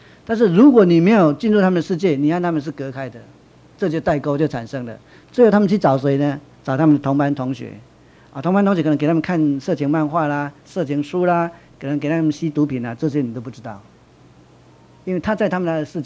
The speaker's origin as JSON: {"language": "Chinese", "country": "China", "said": "我们中国人就说爱在心里口难开啊"}